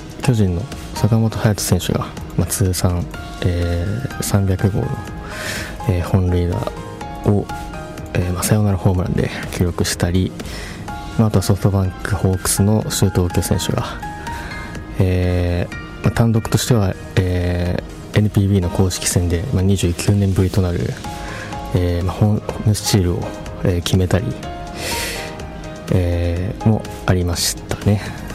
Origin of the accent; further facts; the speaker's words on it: Hokkaido, Japan; born there; 北海道生まれの一般人が大好きなスポーツの魅力をデータを通じて発信するという夢を実現するべく